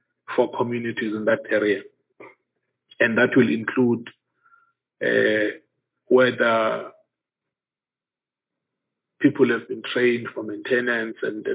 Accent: Alice, Eastern Cape, South Africa; every time I drive past the post office in Butterworth, Dowichwa, and in Alice, my hometown, as early as 6 o'clock, there are long queues of people

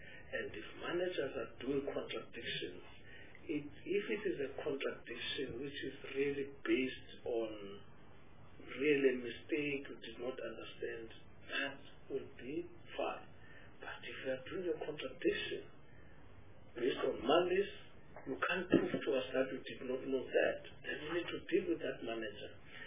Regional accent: Eastern Cape, South Africa; Even I know, I'm from the Eastern Cape, that a mother between 0 and 7 days, a father can't even go inside that room because it's where the mother is.

